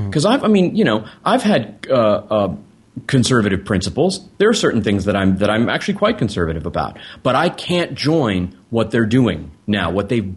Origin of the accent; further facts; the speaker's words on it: United States; I'm an American.